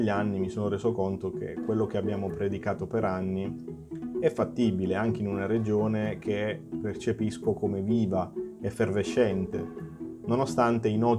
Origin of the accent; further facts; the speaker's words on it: Manfredonia, Apulia, Italy; moved away as an adult; now in Parma, Italy; Ho vissuto metà della mia vita nella mia città d'origine, cioè Manfredonia, e l'altra metà a Parma, in Emilia-Romagna. Oggi sono pronto a tornare in Puglia. La mia intenzione sarebbe trasferirmi a Bari nei prossimi mesi